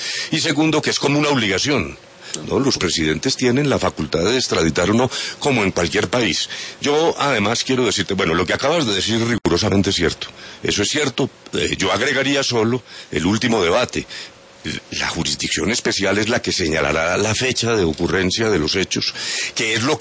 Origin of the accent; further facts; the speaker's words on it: Colombia; para nosotros como colombianos